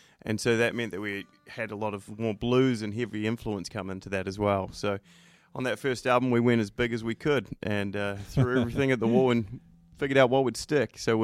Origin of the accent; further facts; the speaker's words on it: New Zealand; also born or lived in Peru; now in Nashville, United States; Yeah, I'm from New Zealand originally